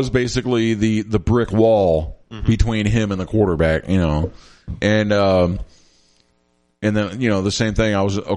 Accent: Watertown, Massachusetts, United States; But you see, I grew up in Watertown, so I hung out with all of those guys.

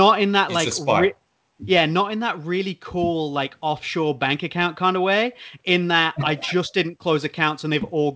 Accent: Yorkshire and the Humber, United Kingdom; moved away as an adult; now in Copenhagen, Denmark; I grew up in Yorkshire. I was there till I was like 18. Then I moved off to university.

